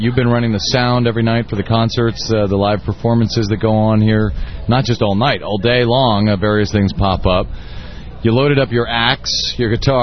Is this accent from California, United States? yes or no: yes; California, United States; We're from California, too.